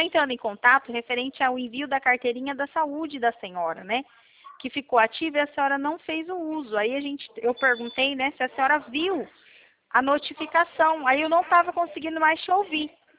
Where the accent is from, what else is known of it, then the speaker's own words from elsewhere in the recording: Rio de Janeiro, Brazil; also born or lived in interior of São Paulo; Eu sou do Rio de Janeiro, mulher.